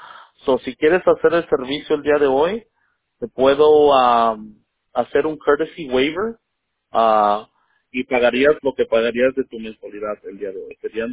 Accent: Mexico; Yo soy mexicano, pero tengo muchos amigos de Guatemala y Centroamérica.

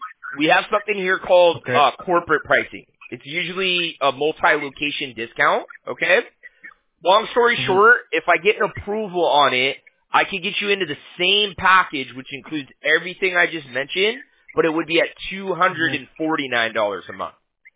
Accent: Huntington Beach, California, United States; because I'm from Huntington Beach, right?

